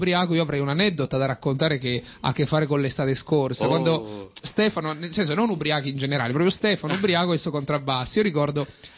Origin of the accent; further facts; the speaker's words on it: Asturias, Spain; Bene, io vengo dalle Asturias, dove invece la temperatura era bassissima